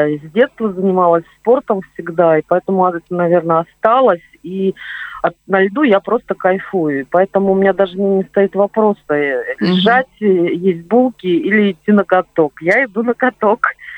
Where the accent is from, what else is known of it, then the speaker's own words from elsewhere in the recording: Tolyatti, Samara Oblast, Russia; now in Kaliningrad, Russia; Я в детстве в Тольятти занималась в секции фигурного катания, но случилась травма и потом переезд на север с родителями.